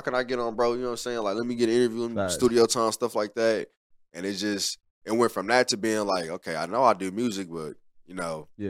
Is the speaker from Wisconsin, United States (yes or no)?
yes; Milwaukee, Wisconsin, United States; also born or lived in Haiti; Yeah, man, I'm from Milwaukee, bro